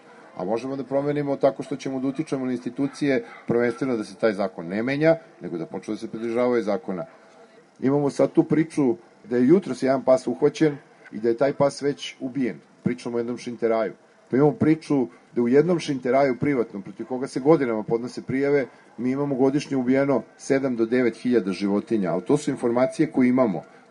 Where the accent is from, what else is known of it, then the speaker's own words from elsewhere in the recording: Serbia; Kod nas u Srbiji